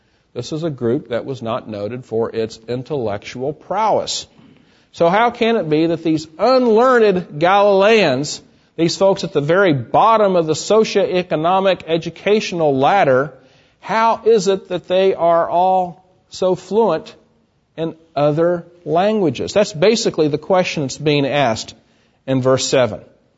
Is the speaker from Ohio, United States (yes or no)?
no; Texas, United States; also born or lived in New Jersey; People would find out I was from Texas. Oh, you're from Texas. You know, you talk funny down there.